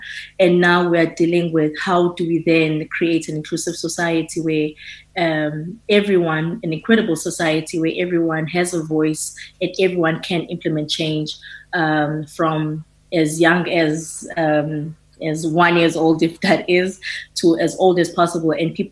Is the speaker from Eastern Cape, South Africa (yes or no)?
yes; Eastern Cape, South Africa; So I'm born and raised in the Eastern Cape, Mount Daylift, Tabazana village, dusty roads, not much happening there.